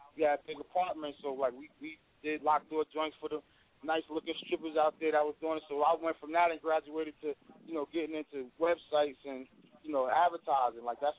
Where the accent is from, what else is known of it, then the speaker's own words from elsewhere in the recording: New Jersey, United States; You know, I'm from Jersey all day. So shout out to all my Irvington fam, my Newark fam, my East Orange fam.